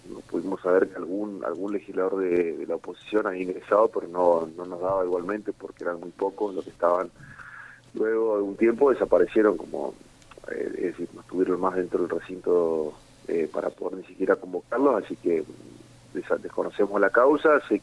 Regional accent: Chaco, Argentina; nosotros, como no solamente como chaqueños, sino también como argentinos

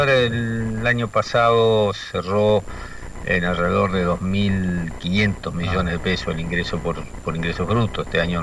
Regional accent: Entre Ríos, Argentina; Sí, bueno, nosotros nos entrerrianos hace años ya que venimos reclamando desde Jorge Busti hasta Gustavo Bordet

